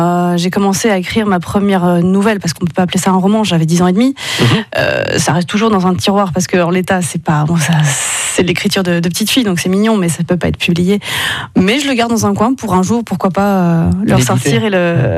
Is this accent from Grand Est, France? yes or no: yes; Metz, Grand Est, France; also born or lived in Paris / Nancy / Verdun / Montpellier; Je suis née à Paris, j'ai vécu mon enfance à Metz.